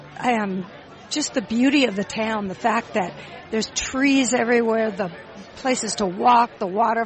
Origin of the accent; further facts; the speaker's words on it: Santa Monica, California, United States; now in Nashville, United States; I live in Nashville. Born and raised in Santa Monica, in Los Angeles. But we're in Nashville now.